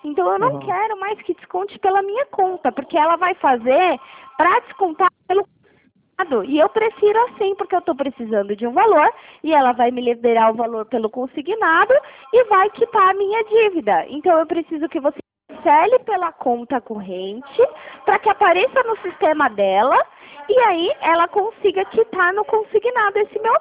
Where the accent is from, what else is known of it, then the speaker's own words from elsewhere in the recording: São Paulo, Brazil; Eu sou de São Paulo.